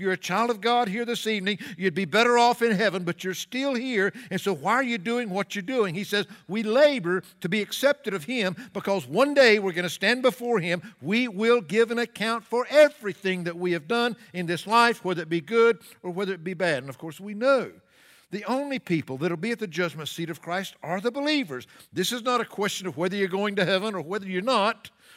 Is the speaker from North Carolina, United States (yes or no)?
yes; North Carolina, United States; and I am from North Carolina, so I'm truly a Southern boy